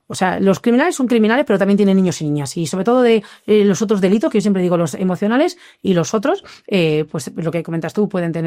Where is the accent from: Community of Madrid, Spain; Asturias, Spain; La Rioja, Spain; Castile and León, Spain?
Community of Madrid, Spain; Madrid; yo no soy zamorana, es mi madre la que es de Zamora. Me encantaría ser zamorana, pero no soy zamorana, soy de Madrid.